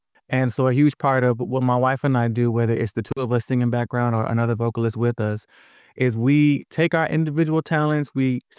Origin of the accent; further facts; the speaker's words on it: Chicago, Illinois, United States; born there; I was born in Chicago, raised by a single mother, and my roots with music started in the church, my grandmother's church.